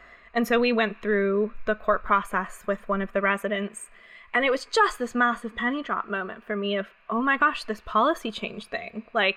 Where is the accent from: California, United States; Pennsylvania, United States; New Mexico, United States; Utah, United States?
California, United States; So growing up in California, there was definitely a tendency to think we were in a more progressive society than we actually were.